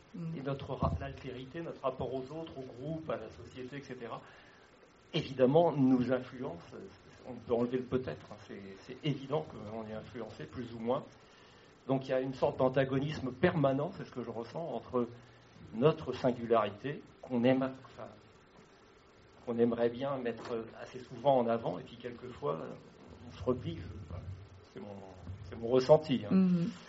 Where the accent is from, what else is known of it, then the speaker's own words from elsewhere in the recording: France; moi je suis français, je suis blanc, je suis athée, je suis sportif.